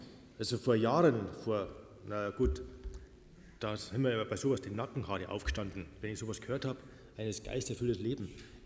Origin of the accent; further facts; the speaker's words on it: Traunstein, Bavaria, Germany; Ich komme aus Traunstein.